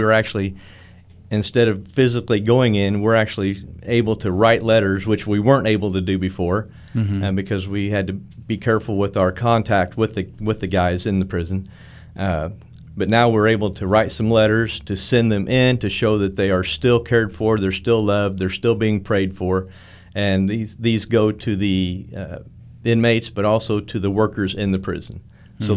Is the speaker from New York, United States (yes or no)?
no; Vincennes, Indiana, United States; I'm from Vincennes, Indiana.